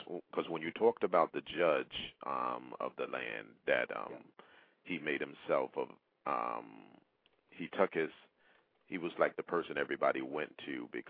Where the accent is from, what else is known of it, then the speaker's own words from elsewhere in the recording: the South, United States; I come from a different era. Well, I came from the South where it was all about the more you have, the more you give.